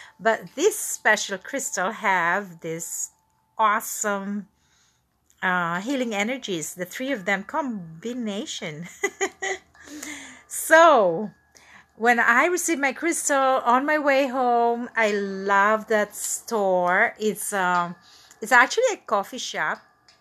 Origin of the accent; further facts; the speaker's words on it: Manila, Metro Manila, Philippines; His master is actually from Manila, Philippines. So the founder of this pranic group is from my hometown. And I just told them, I'm going home in September.